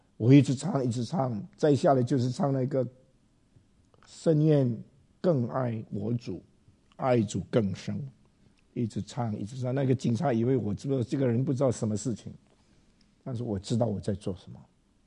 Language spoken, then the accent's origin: Chinese; China; 岁寒三友，我们中国人说了